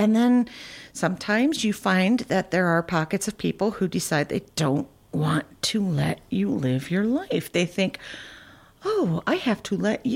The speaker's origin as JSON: {"language": "English", "region": "Montana", "country": "United States", "said": "This is a great day to be a Montanan."}